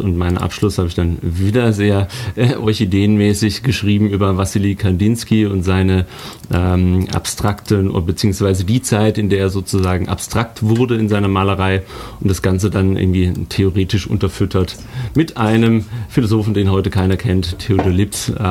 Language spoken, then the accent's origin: German; Karlsruhe, Baden-Württemberg, Germany; ich bin ursprünglich aus Karlsruhe, bin dort aufgewachsen, zur Schule gegangen, habe mein Zivi dort gemacht und habe sogar noch begonnen zu studieren dort an dem heutigen KIT.